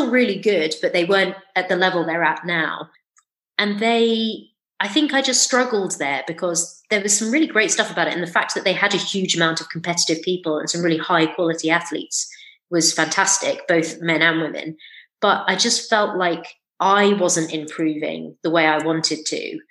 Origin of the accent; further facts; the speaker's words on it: London, United Kingdom; And I think that's because I grew up in London. I learned to drive in London.